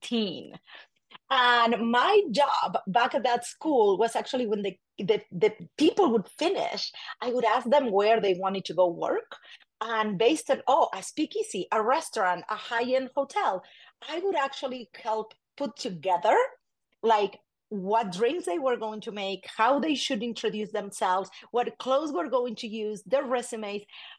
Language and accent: English; Argentina; English is a second language; now in Las Vegas, United States; I currently live in Las Vegas, but I'm originally from Argentina.